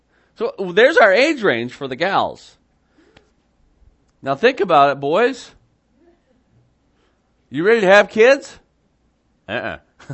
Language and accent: English; Illinois, United States; Those of you from there, I'm kidding. I'm from Illinois too. I get it.